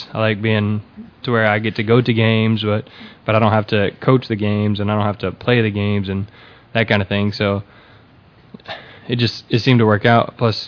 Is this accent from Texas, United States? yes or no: yes; Houston, Texas, United States; So, I'm born and raised in Houston, Houston Baptist University. So, pretty much my whole life has been here in Houston.